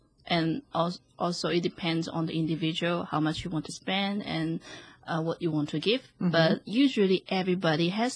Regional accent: China; Actually, as a kid, I remember in my countryside, in my hometown, it's a kind of blue.

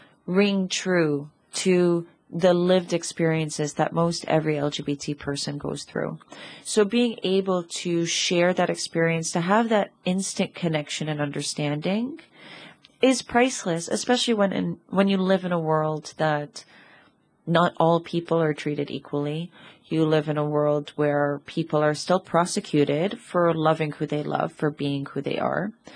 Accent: New York, United States; now in Gozo, Malta; I grew up in New York. I came out in New York. I explored my sexuality, my gender in New York. And when I moved here to Gozo in 2020

